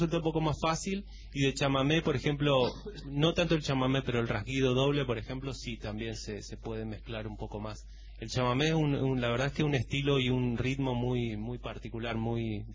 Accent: Resistencia, Chaco, Argentina; Soy de Resistencia.

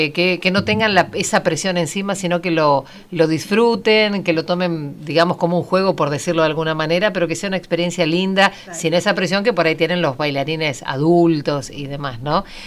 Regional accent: Argentina; De lo que somos capaces los argentinos.

